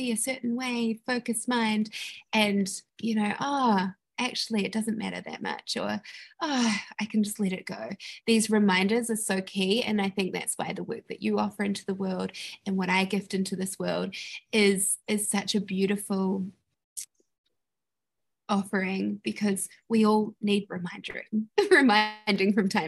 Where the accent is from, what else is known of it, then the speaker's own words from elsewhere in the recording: New Zealand; accent: New Zealand; a lot of Americans think I'm … because of my New Zealand accent.